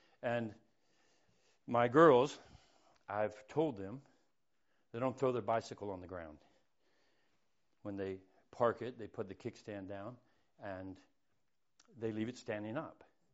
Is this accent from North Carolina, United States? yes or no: yes; Lincoln, North Carolina, United States; First thing he asked me, he said, where are you from? I said, Lincoln, North Carolina.